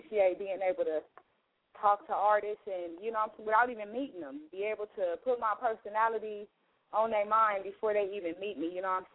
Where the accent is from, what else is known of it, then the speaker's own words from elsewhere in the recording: Inglewood, California, United States; I grew up in Inglewood.